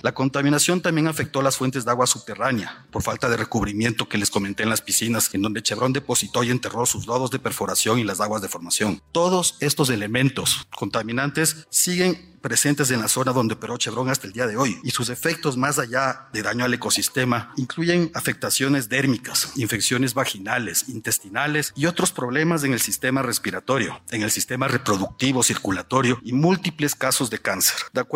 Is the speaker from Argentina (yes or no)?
no; Ecuador; muchas gracias. Soy un abogado ecuatoriano.